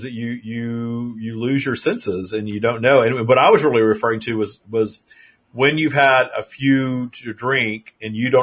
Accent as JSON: {"language": "English", "region": "Louisiana", "country": "United States", "tie": "born or raised there", "said": "Oh, yeah. I grew up in Louisiana. In Louisiana, we used to have these things called Frosty Factories."}